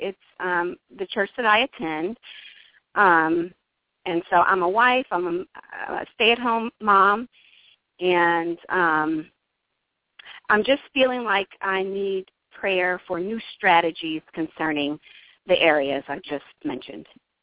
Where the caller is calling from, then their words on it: Hillsborough, New Jersey, United States; I'm in Hillsboro, New Jersey.